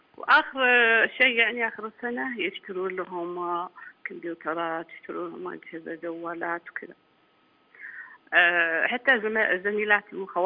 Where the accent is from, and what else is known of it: Saudi Arabia